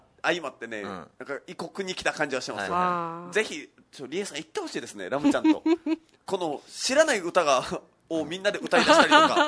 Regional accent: Kagoshima, Japan; そう鹿児島出身だけど、その鹿児島中央駅のあたりって、まあ、超都会、

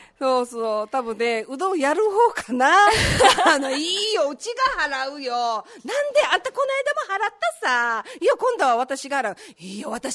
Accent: Okinawa, Japan; まあ、うどんはの沖縄市出身なので、

